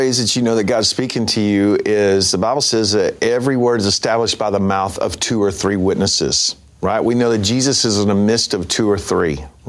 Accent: Texas, United States; I'm from Texas, so I like to say the whole enchilada.

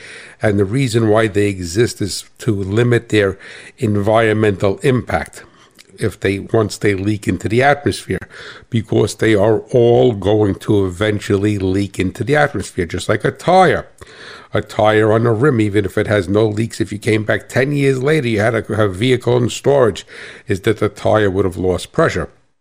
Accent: New Jersey, United States; accent: New Jersey; and if I got a funny accent, that's because I'm from New Jersey.

